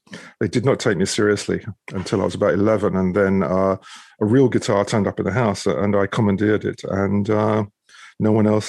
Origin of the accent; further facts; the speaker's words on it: Scotland, United Kingdom; My father also, we're Scottish. So, we had Scottish dance music.